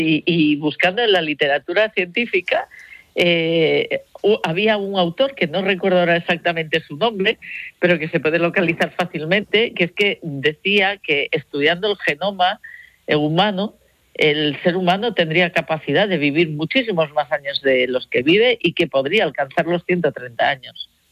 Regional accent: Barcelona, Catalonia, Spain; born there; now in Galicia, Spain

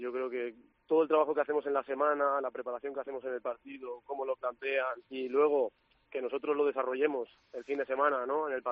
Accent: Valencia, Valencian Community, Spain; now in Pamplona, Spain; Yo vengo de Valencia, es un poco diferente.

